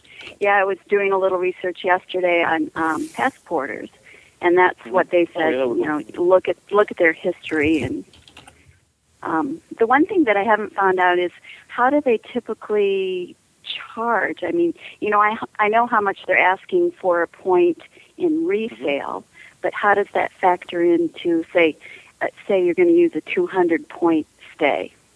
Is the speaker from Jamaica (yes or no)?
no; Illinois, United States; moved away; I'm a Flatlander. They call us Flatlanders. I came from Illinois.